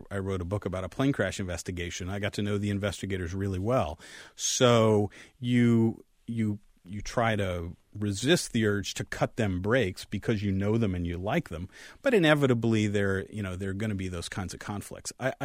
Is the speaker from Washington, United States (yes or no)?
no; Phoenix, Arizona, United States; When I was in – when I was growing up in Phoenix